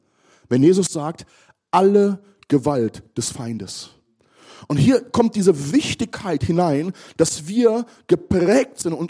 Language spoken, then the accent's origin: German; Germany; born there; und ich zähle mich mit dazu, ich bin hier in Deutschland geboren, dann kommen wir manchmal so mit unserer deutschen Demut.